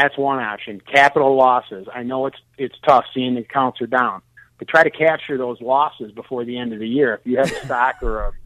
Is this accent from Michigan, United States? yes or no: yes; Detroit, Michigan, United States; I'm originally from Detroit. I-375, I've been on it many times.